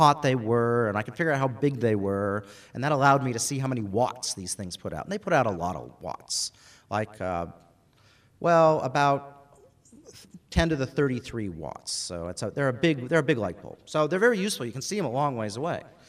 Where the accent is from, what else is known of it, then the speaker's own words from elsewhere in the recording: Alaska, United States; I grew up in Alaska. We have beer, and we have whiskey, but wine, not a lot of.